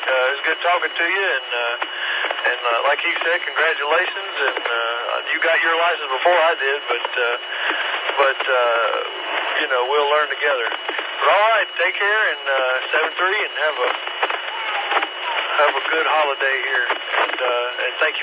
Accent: Greenville, South Carolina, United States; now in Kentucky, United States; I'm from Greenville, from Greer, actually. I grew up over off of Hudson Road in Greenville. I'm headed back to Kentucky, where we moved to and live now

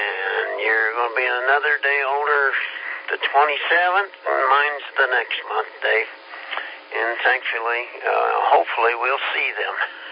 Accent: Kansas, United States; You know, I'm from Kansas.

